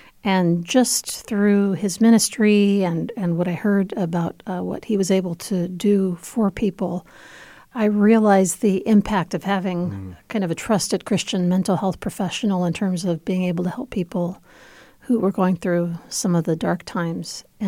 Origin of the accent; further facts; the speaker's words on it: Argentina; I was raised in Argentina. My mother is Argentinian.